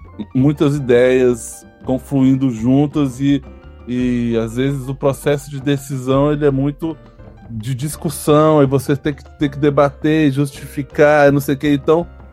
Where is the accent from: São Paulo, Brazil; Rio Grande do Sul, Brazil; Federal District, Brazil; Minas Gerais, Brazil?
Federal District, Brazil; Brasília; A gente é de Brasília e sempre esteve em Brasília.